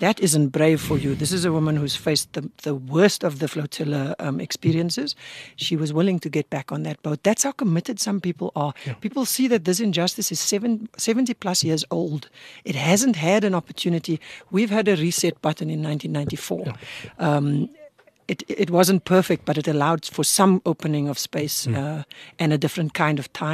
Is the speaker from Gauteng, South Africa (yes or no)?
no; Cape Town, Western Cape, South Africa; So, I mean, I grew up in the Cape Flats in Cape Town